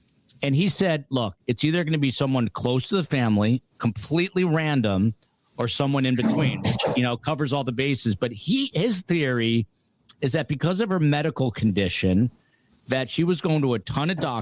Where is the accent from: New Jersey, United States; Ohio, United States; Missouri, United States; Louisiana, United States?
New Jersey, United States; Here's a super sticker from Jersey Girl, my home state.